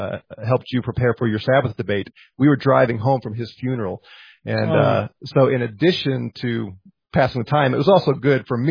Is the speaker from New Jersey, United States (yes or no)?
no; St. Louis, Missouri, United States; I immediately enrolled in Covenant Theological Seminary in St. Louis, my hometown.